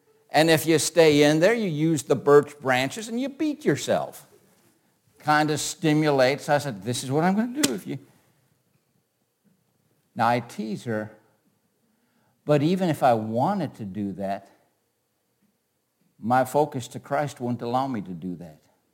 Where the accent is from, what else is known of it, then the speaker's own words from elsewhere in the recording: Ironwood, Michigan, United States; born there; I was born in Ironwood, Michigan. I don't know if you know where that is. That's a little rinky-dink town way up in the upper peninsula of Michigan.